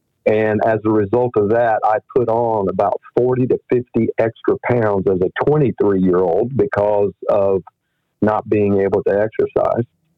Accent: Sylacauga, Alabama, United States; And, just born and raised in Sylacauga. Man, went to Pinecrest and East Highland and Sylacauga High School, graduating in 1984.

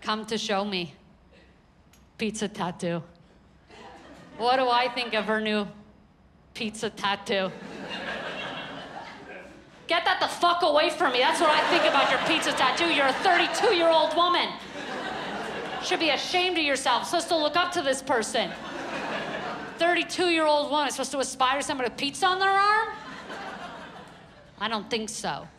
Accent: Brooklyn, New York, United States; I'm originally from Crown Heights, Brooklyn, New York. Yeah, anybody else grow up Hasidic without a childhood?

